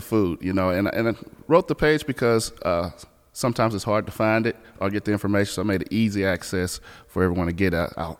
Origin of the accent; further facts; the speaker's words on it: Beaumont, Texas, United States; I was born and raised here in Beaumont. Moved away. Went to the military. Moved away, and worked my way back home.